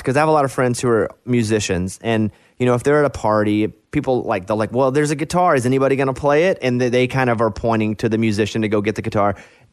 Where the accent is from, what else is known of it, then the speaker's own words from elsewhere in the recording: Arkansas, United States; I'm from Arkansas, so.